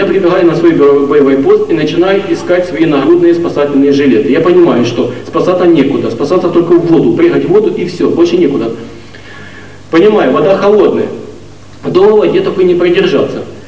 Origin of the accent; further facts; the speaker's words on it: Ukraine; И как истинный украинец, не хочу сказать большего слова